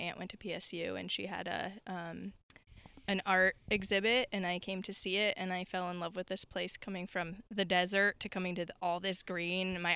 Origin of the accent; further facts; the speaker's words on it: Phoenix, Arizona, United States; now in Portland, United States; Okay. Journey started in Phoenix, Arizona.